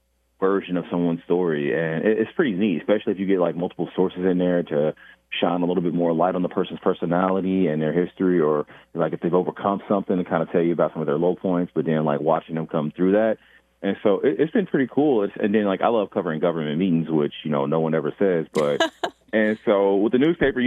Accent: Kansas City, United States; now in Iowa, United States; Like, I'm from Kansas City and I'd never been on a farm until I moved to Iowa.

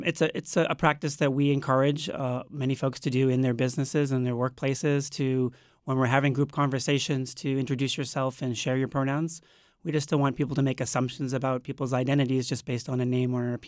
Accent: Boston, Massachusetts, United States; born there; I was born in Boston in 1967.

